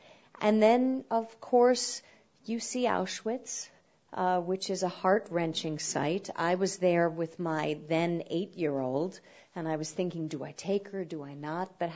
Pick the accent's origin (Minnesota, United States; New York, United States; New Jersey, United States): New York, United States; New York City; I wrote the Easy Guide to New York City. So I had a fun time re-exploring my hometown